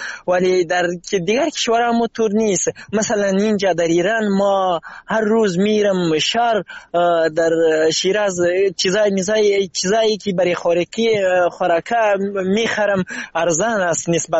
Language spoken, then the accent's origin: Persian; Afghanistan; now in Iran; در کشور ما و شما در افغانستان